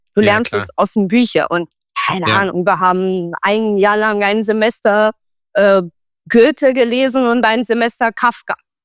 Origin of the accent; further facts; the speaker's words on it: Romania; ich komme aus Rumänien